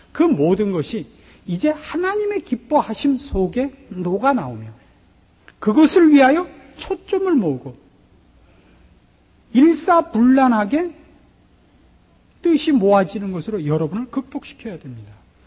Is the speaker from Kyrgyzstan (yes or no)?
no; Pyongan, North Korea; 제가 평안도 사람이라서 너무나 잘 압니다.